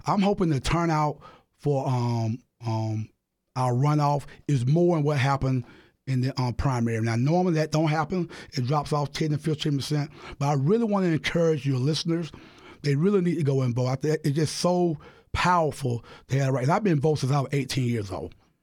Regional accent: South Carolina, United States; Same thing happened in my home state in South Carolina.

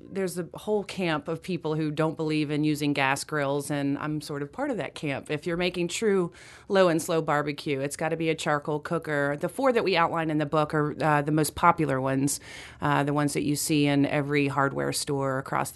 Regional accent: Louisiana, United States; And I mean, I grew up in Louisiana. I'm no stranger to the barbecue tradition.

